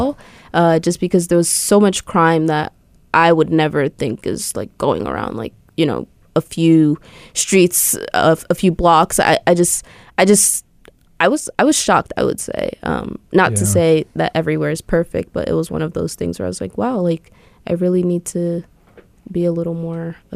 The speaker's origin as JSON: {"language": "English", "town": "Stamford", "region": "Connecticut", "country": "United States", "tie": "born or raised there", "said": "I worked in the Superior Court in my hometown, which is Stamford."}